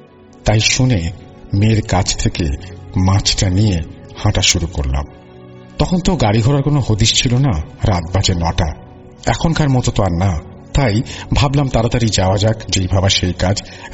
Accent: Rupganj, Khulna Division, Bangladesh; আমার বাড়ি নড়াইল জেলার রূপগঞ্জ গ্রামে।

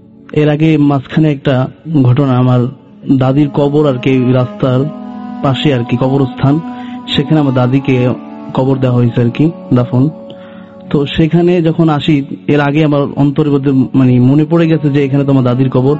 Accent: Chuadanga, Khulna Division, Bangladesh; আমরা বেড়াতে যাই আমার গ্রামের বাড়ি চুয়াডাঙ্গা, এবং আমরা দিননাথপুর গ্রামে থাকি।

